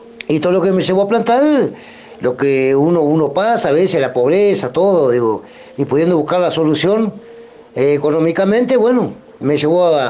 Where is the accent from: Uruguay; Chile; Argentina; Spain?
Uruguay; Tacuarembó; me deja muy orgulloso, digo, de acá de Tacuarembó, de mi tierra.